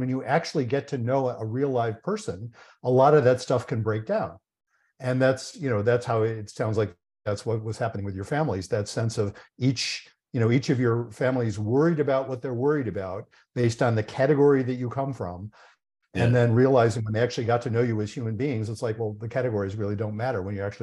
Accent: Buffalo, New York, United States; I grew up in Buffalo, New York, and of course that's close. Folks from Toronto and Buffalo know that.

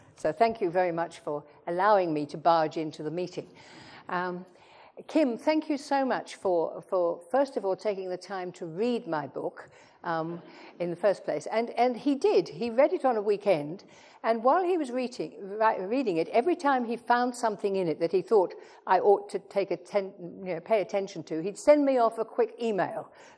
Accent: Kolkata, West Bengal, India; born there; I was born in India. As I say in one chapter, I was conceived in Quetta and born in Calcutta.

